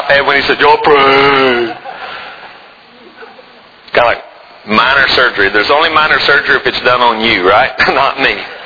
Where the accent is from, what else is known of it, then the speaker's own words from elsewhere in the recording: United States; I'm an American.